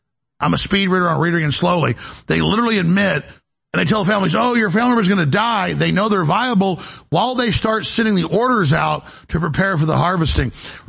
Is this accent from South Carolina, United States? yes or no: no; Dallas, Texas, United States; when I grew up in Dallas.